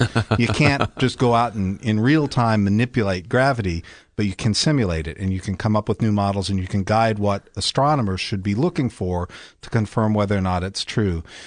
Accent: the South, United States; because I grew up in the South, we'd go out for barbecue.

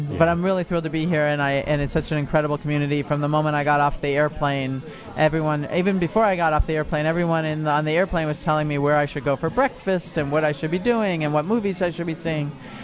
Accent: New England, United States; I was raised in New England and went to school in Boston and then went out to USC for film school and worked my way up through production.

